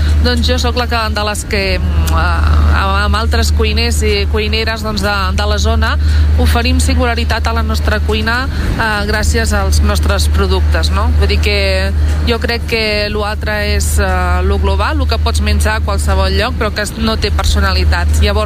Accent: Palau-sator, Catalonia, Spain; a Palau Sator, al meu poble natal.

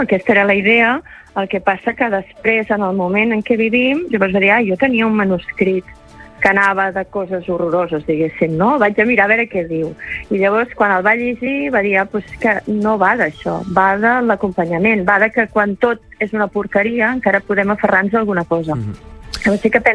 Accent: Girona, Catalonia, Spain; Bueno, és que a casa meu tots són de l'Empordà, jo soc de Girona

